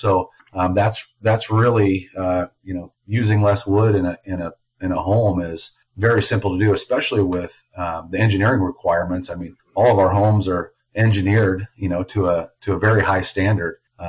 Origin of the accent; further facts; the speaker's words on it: Idaho, United States; moved away; I grew up in Idaho and moved out to Southwest Washington in 1999.